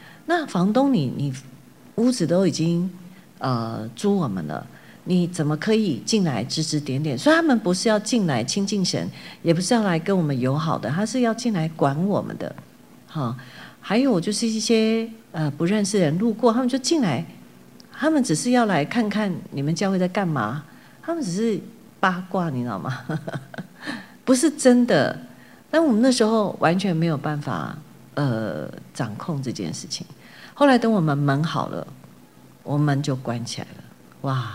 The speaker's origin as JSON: {"language": "Chinese", "region": "Kaohsiung", "country": "Taiwan", "tie": "born or raised there", "said": "我小时候在高雄，我们家就没有在关门的"}